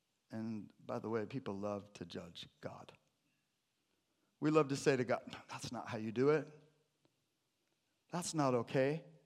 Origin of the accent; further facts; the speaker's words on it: Briar, Washington, United States; I grew up in Briar, Washington. Anybody ever hear of Briar, Washington?